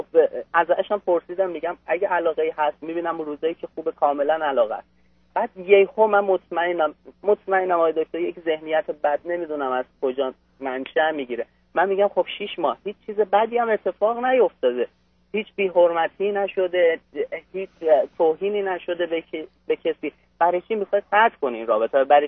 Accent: Iran; ما ایرانی هستیم

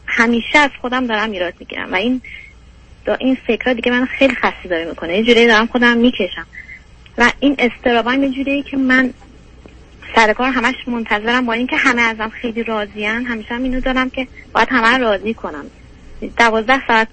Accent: Iran; moved away as an adult; now in New York, United States; الان 28 سالمه، مدت 5 سال و نیم که از ایران اومدم، امریکا نیویورک هستم.

